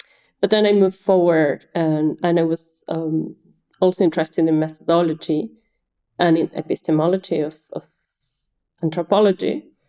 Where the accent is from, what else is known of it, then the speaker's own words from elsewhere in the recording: Argentina; I'm from Argentina, and I did the bachelor degree in Buenos Aires.